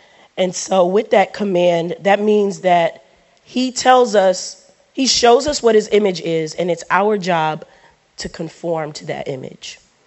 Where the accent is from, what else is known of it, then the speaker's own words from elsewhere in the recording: New York, United States; I grew up in New York